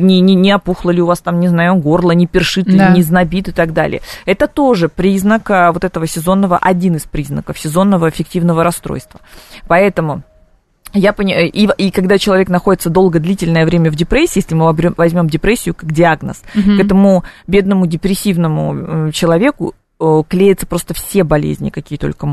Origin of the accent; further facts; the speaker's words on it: Siberia, Russia; несмотря на то, что я сибирячка, несмотря на то, что к холоду я, ну, достаточно адаптирована, да, ну, когда ты живешь в Сибири всю сознательную жизнь и детство